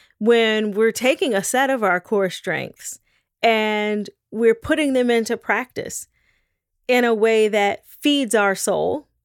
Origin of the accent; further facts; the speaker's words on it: Gary, Indiana, United States; I grew up in Gary, Indiana in the 1980s, and the steel industry was in steep decline at the time.